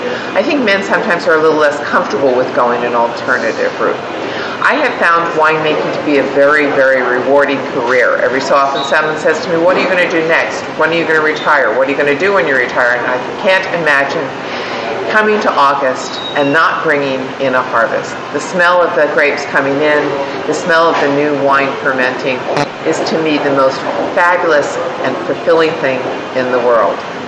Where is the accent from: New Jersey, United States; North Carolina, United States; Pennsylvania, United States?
New Jersey, United States; by the way, we're both from New Jersey.